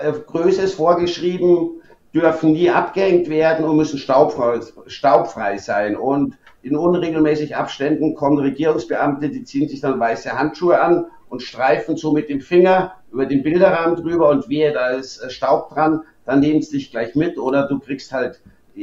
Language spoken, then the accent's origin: German; Munich, Bavaria, Germany; Ich wollte eigentlich als Münchner zur Marine